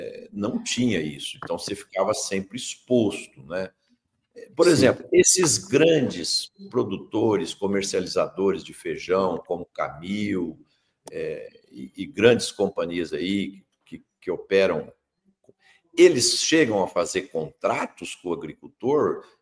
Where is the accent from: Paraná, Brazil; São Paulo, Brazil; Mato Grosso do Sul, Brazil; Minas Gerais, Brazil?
São Paulo, Brazil; eu sou do interior de São Paulo e eu me lembro da minha infância